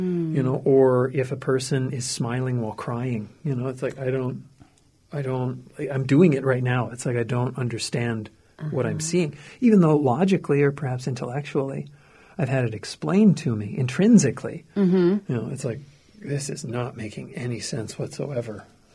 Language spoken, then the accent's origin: English; Fargo, North Dakota, United States; also born or lived in Moorhead, United States; And then I answer, you know, I'm from Fargo, Moorhead, or, you know, I'm just from a couple blocks away.